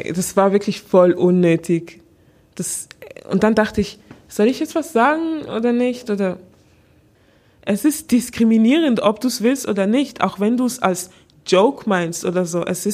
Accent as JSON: {"language": "German", "country": "Angola", "moved": "yes", "lives_now": "Germany", "said": "ja, ich komme aus Angola."}